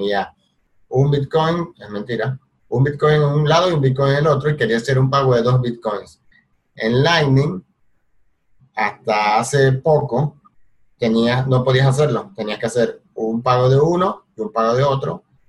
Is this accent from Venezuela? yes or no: yes; Venezuela; now in Argentina; Más yo que vengo de Venezuela y está ese desastre monetario, y vengo por Argentina y hay un desastre monetario acá.